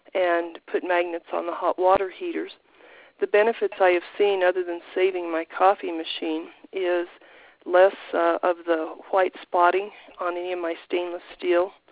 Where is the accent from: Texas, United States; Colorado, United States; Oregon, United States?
Colorado, United States; Creede; now in South Fork, United States; I came up to South Fork in October a year ago. I'm originally from Creed, Colorado. I'm a native of the San Luis Valley.